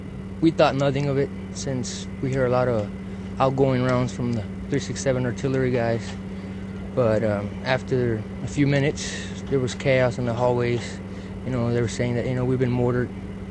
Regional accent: El Paso, Texas, United States; I'm 24. I'm originally from El Paso, Texas.

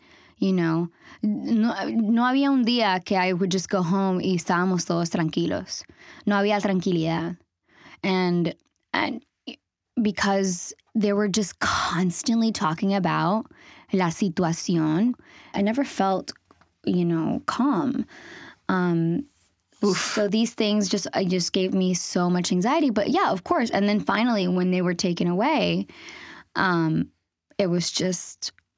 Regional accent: United States; because I'm Latina, because I'm Colombian, because of so many things, because I'm an American too.

